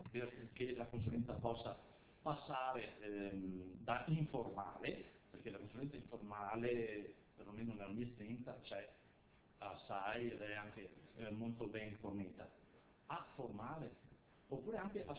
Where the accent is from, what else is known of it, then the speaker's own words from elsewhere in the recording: Padua, Veneto, Italy; tra l'altro, vengo dalla tribù di Padova.